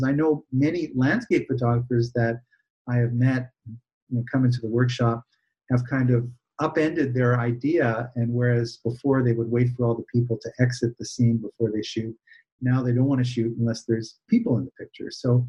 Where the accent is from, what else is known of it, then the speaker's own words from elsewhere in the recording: Canada; I'm Canadian. I can't take that out of me.